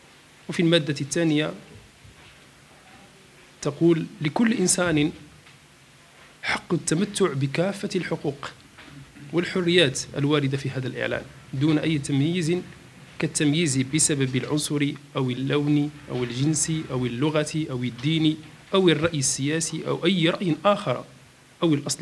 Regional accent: Morocco; في واقعنا في بلدنا المغرب

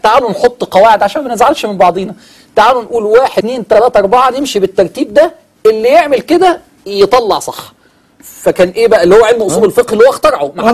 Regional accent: Egypt; سفر لبريطانيا، وبعدين وجودي في مصر والبيئة اللي احتضنتني اللي أنا اتولدت فيها في مصر وعشت في أحضانها

